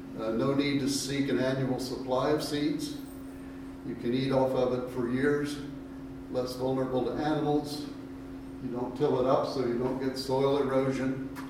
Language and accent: English; Ohio, United States; Where I grew up in Ohio, farmers put up hay in the summer